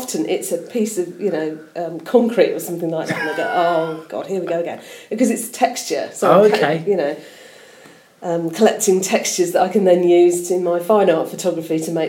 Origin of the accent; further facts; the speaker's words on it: Leamington Spa, West Midlands, United Kingdom; Well, I was born and bred in Leamington Spa.